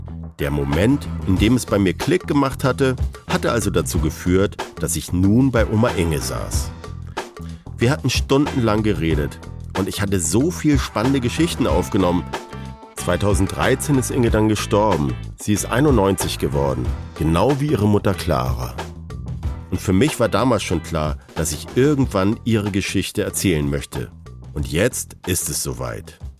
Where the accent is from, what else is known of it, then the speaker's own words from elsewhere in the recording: Föhr, Schleswig-Holstein, Germany; also born or lived in Hamburg; Auch ich habe einen Teil meiner Kindheit auf Föhr verbracht. Meine Eltern haben damals in Hamburg und Kiel studiert und parkten mich eben auf Föhr, bei den Großeltern. Föhr fühlt sich für mich wie Heimat an, genauso wie Hamburg.